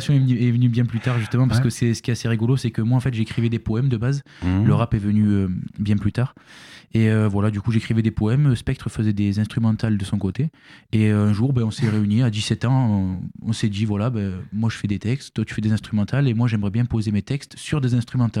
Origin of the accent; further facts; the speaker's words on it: Saint-Geniès-de-Comolas, Occitanie, France; on vient d'un petit village qui est juste à côté. On habite à Saint-Géniès-de-Comolas avec …, du coup, on habite tous les deux là-bas.